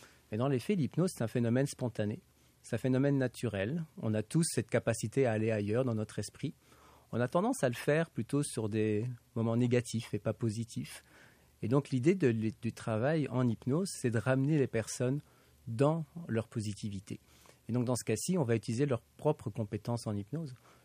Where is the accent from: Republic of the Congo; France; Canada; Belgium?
Belgium; Donc moi, je viens de Belgique.